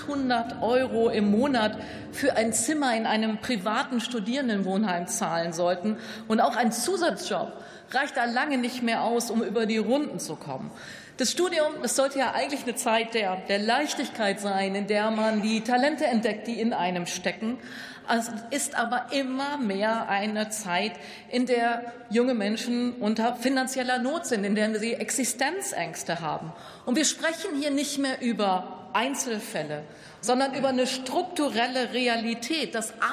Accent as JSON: {"language": "German", "town": "Münster", "region": "North Rhine-Westphalia", "country": "Germany", "tie": "born or raised there", "said": "aus meiner Heimat, aus Nordrhein-Westfalen, könnte ich viele, viele Beispiele nennen, ob Wasserstofftechnologie im Ruhrgebiet, künstliche Intelligenz in Aachen, Batterieforschung bei mir zu Hause in Münster."}